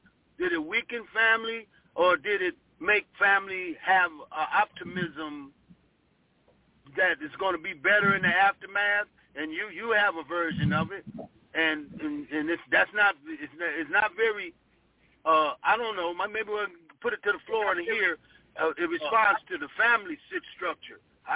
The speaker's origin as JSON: {"language": "English", "region": "Ohio", "country": "United States", "lives_now": "Sacramento, United States", "said": "However, I learned that I got warmer because I'm from Ohio. And I've been living in Sacramento for 14 years or so, 13, 14 years."}